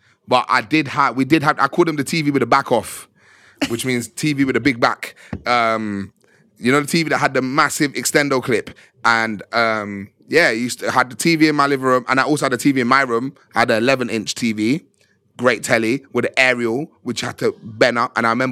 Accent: Birmingham, West Midlands, United Kingdom; I'm from Birmingham.

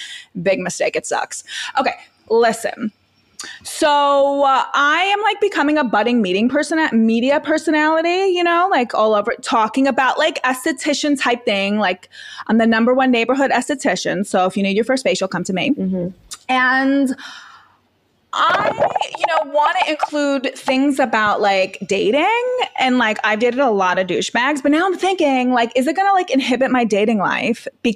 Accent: Queens, New York, United States; I grew up in Italian Queens.

